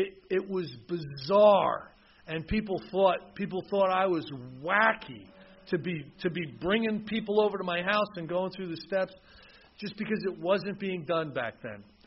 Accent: New Jersey, United States; So I'm from New Jersey

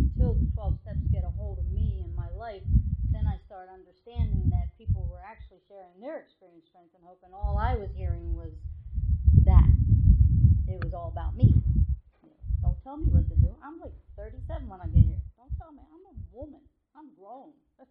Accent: Baltimore, Maryland, United States; As growing up in South Baltimore, that's what I saw all my sisters do.

